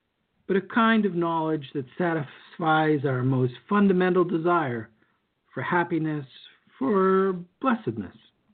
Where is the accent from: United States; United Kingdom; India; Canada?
Canada; but we're polite here. We're Canadian.